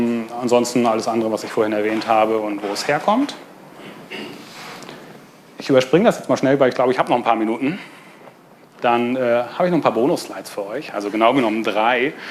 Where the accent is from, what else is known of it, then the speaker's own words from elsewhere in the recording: Hamburg, Germany; ich komme aus Hamburg